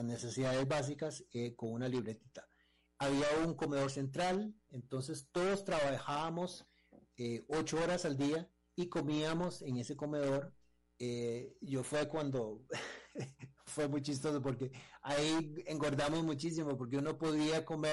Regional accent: Costa Rica; no solamente yo me fui, sino nos fuimos 4 personas de Costa Rica

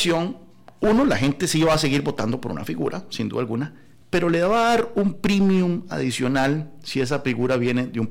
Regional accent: San Carlos, Alajuela, Costa Rica; Yo soy de San Carlos y cada vez que uno va para San Carlos pasa por Zarcero y Naranjo

